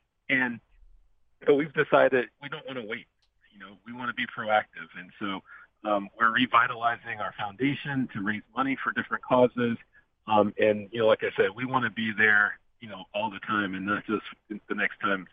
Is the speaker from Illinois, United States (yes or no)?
yes; Chicago, Illinois, United States; also born or lived in New Jersey; now in Nashville, United States; but I'm a Nashvillian. I grew up in Chicago, spent a lot of time in New Jersey, but I love, this is my hometown as far as I'm concerned.